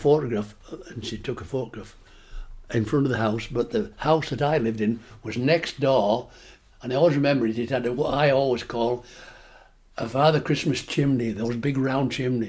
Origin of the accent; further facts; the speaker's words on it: Fleet, East Midlands, United Kingdom; born there; I was born in Fleet, in it's Holland or Lincolnshire. And it's a very agricultural place all around there.